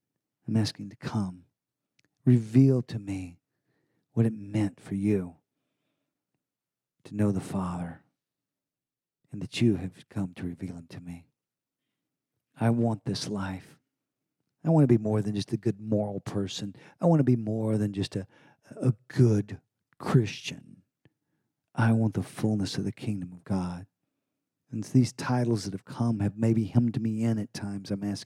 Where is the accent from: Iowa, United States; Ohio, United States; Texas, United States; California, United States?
Texas, United States; I see things like I used to do as a hardened Texan, which was my big thing. I'm a Texan. This is the way it goes. And I still am.